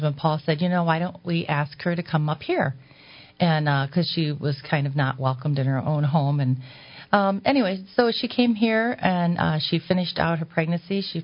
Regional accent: Ohio, United States; You know, I grew up Catholic in Ohio.

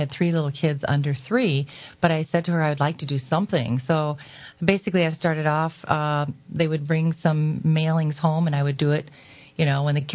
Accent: Ohio, United States; You know, I grew up Catholic in Ohio.

